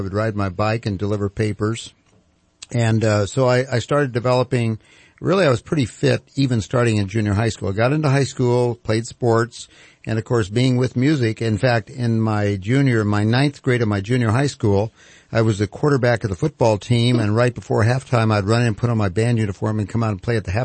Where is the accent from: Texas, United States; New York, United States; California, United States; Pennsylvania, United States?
California, United States; Compton; Well, it goes back to when I was actually growing up in Compton, California. I was very, very active.